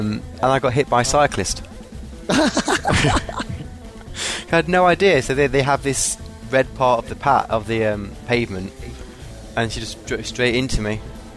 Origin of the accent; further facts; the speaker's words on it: England, United Kingdom; I walked away, just being English, going, I can't understand what you say.